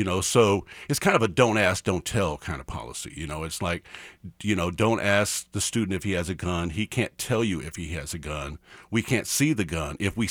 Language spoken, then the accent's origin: English; Kansas, United States; I grew up in Kansas. And so Kansas, I'm not a professor that came from out of state and just happened to take a job here. I grew up in Kansas.